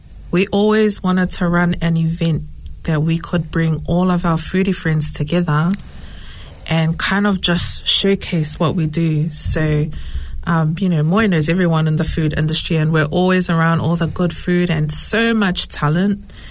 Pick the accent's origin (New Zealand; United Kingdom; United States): New Zealand; Mangere, Auckland; I am born and raised in Mangere, South Auckland.